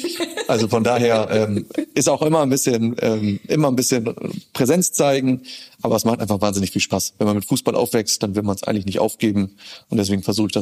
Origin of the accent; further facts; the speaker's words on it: Delmenhorst, Lower Saxony, Germany; als gebürtiger Delmenhorster, der dort aufgewachsen ist, ist natürlich in meiner Heimatstadt viel auch mit persönlichen Momenten verbunden.